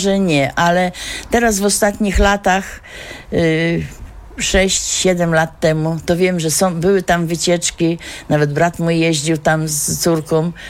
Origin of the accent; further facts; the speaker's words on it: Lubin, Lower Silesian Voivodeship, Poland; moved away as an adult; No ja przyjechałam tutaj w roku 66. Wyszłam tu za mąż, pochodzę z Zagłębia Górniczego, Lubiń. No i mieszkam do tej pory